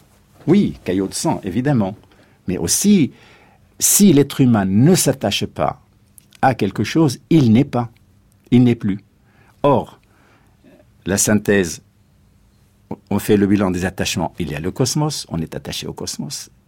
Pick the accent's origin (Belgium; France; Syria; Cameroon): Syria; J'étais éduqué en Syrie, mon pays d'origine.